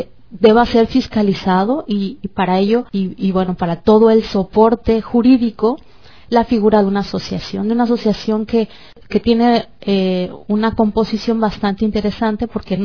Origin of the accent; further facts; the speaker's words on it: Mexico; nos hemos enfocado quienes somos mexicanos, estamos en condición de apoyar